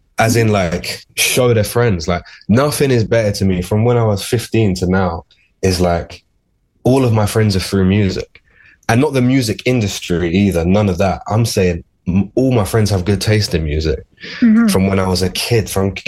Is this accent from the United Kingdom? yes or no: yes; United Kingdom; Like again, the album was like a comment on my life growing up in Britain and working classness and a lot of stuff.